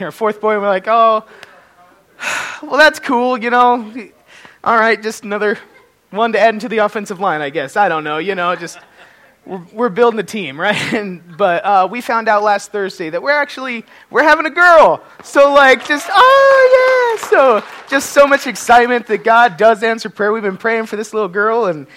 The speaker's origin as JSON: {"language": "English", "region": "Colorado", "country": "United States", "tie": "born or raised there", "moved": "as an adult", "said": "I am from Colorado. I wasn't born there, but I moved there when I was 6 months old."}